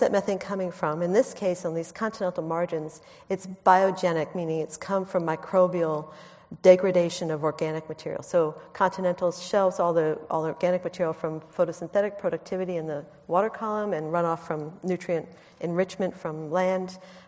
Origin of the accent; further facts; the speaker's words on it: United States; You can tell I'm American, right?